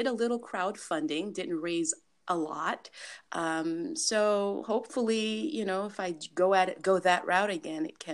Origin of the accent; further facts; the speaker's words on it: Haiti; first language French; English is a second language; also born or lived in France; I was raised both in Haiti and in France as a child. My father's Haitian. From the island, the Caribbean island.